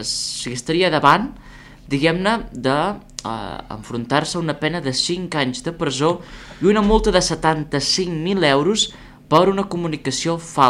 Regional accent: L'Ametlla, Catalonia, Spain; bueno, jo soc de l'Ametlla.

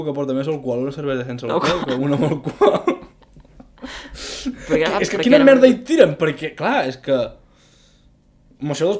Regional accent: Navàs, Catalonia, Spain; si diem que som de Navàs

